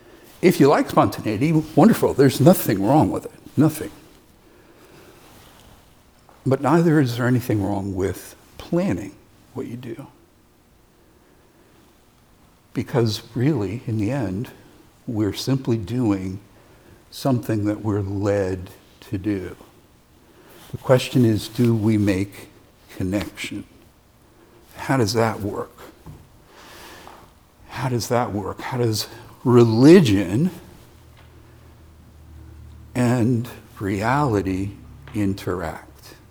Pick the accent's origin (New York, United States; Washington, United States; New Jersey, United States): New Jersey, United States; now in Tennessee, United States; Well, I'm from New Jersey, and I moved to Tennessee, to West Tennessee. Not middle, not east, because they're different.